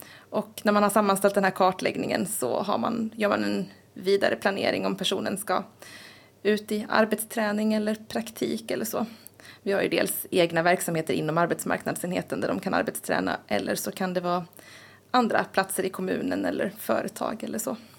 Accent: Ulricehamn, Västra Götaland County, Sweden; now in Osby, Sweden; Jag är 32 år gammal. Jag är uppväxt i Ulricehamn i Västergötland, men sen i somras bor jag i Osby.

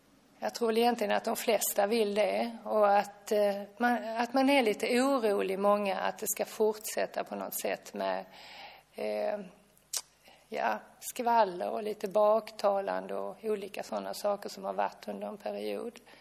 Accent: Lund, Skåne, Sweden; Jag är lundabo och synskadad sedan jag var barn.

